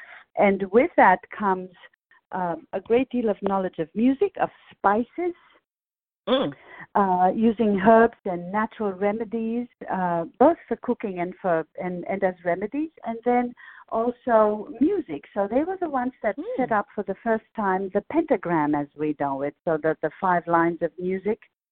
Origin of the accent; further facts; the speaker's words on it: Assisi, Umbria, Italy; I'm from Assisi, which is a small hill town in the Umbrian countryside that's really smack on central Italy. It's the only region that doesn't butt onto the sea. We are sort of mountain people.